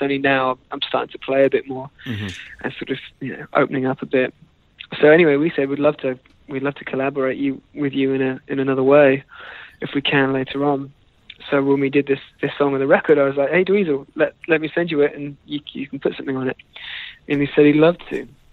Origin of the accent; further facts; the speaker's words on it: East of England, United Kingdom; There are songs about East Anglia, where I grew up in England.